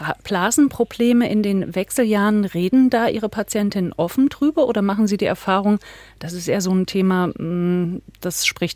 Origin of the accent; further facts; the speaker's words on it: Thuringia, Germany; eine Ärztin aus meiner Heimat Thüringen